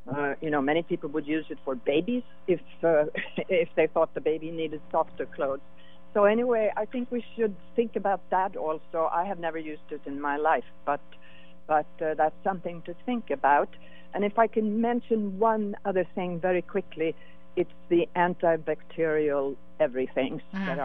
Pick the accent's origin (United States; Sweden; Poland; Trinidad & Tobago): Sweden; English is a second language; I'm from Sweden, but I didn't live in Sweden at that time